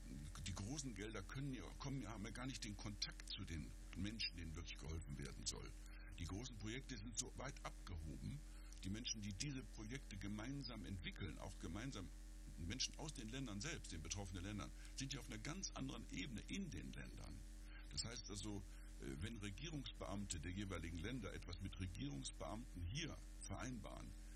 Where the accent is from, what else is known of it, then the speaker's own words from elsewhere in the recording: Germany; aber ich war als typischer Deutscher stur